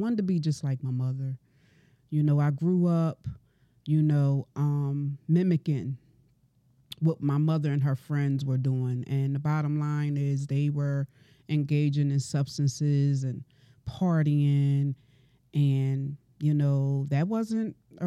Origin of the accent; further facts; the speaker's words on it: Camden, New Jersey, United States; I'm originally from Camden, New Jersey. I'm a mother of four daughters, and I have come a long way.